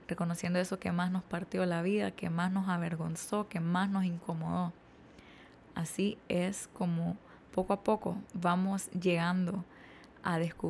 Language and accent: Spanish; Honduras; hondureña, 26 años